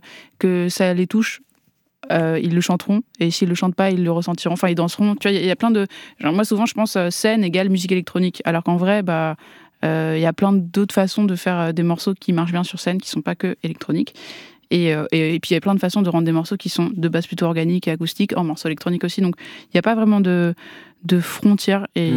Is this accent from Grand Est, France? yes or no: yes; Strasbourg, Grand Est, France; je pense que j'aurais pas été la même personne si j'avais pas grandi à Strasbourg.